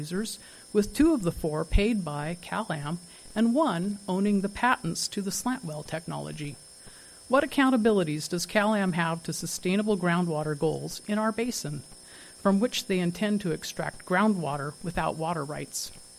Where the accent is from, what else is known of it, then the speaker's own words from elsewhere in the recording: Marina, California, United States; I am a citizen from Marina.